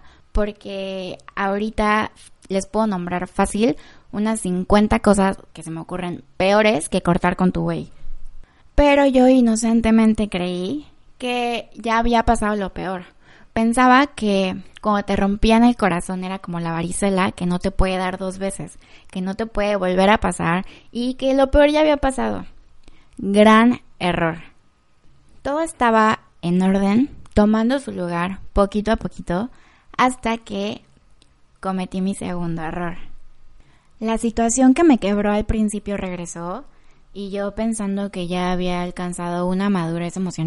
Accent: Acapulco, Guerrero, Mexico; Soy de México, específicamente de Acapulco, el lugar de playas bellísimas y la fiesta eterna.

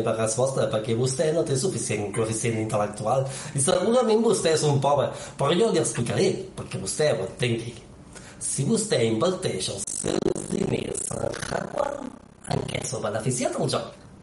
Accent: Santa Margarida i els Monjos, Catalonia, Spain; Bé, d'aquí, d'aquí la vora, de Santa Margarida i els mongos.

